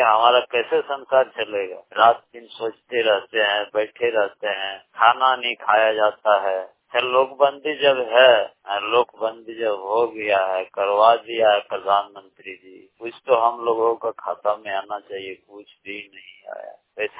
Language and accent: Hindi; Bihar, India; हम लोग बिहार के रहने वाले हैं, यहाँ हम लोग का जन्म भूमि है